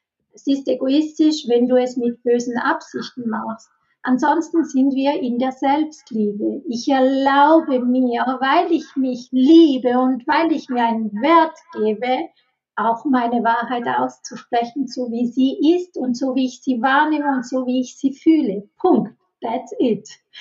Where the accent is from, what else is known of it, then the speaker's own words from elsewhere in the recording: Italy; ich als Italienerin